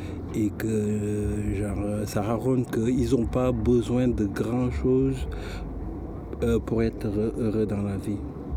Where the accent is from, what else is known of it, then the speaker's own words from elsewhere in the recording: France; Je suis de la France de base. J'habite à Marseille.